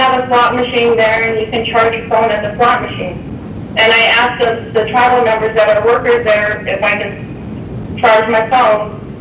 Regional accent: Fort Miguel, Arizona, United States; He was staying on the reservation with my brother at the house where I grew up at in Fort Miguel.

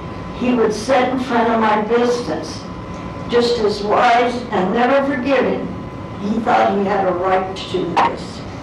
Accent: Kingman, Arizona, United States; He was a doctor in our town. We're all from Kingman. It's a small town.

